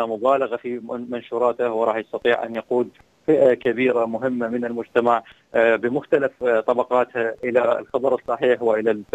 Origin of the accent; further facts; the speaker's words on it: Iraq; وعندنا في العراق على وجه الخصوص